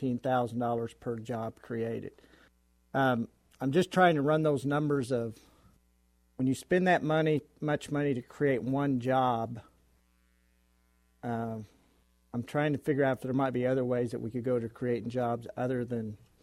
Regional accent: Missouri, United States; I'm from Missouri. You're going to have to show me

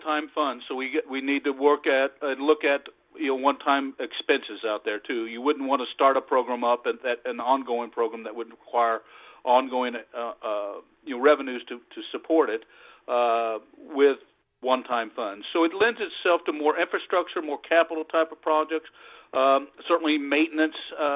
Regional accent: Cosby, Missouri, United States; Well, I am from Cosby, Missouri. Grew up there on a six-generation farm.

